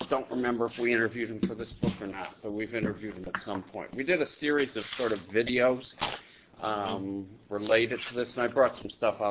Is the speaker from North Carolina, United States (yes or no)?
no; Detroit, Michigan, United States; born there; No, I was born in the Detroit one. 50, October 8th, 1950.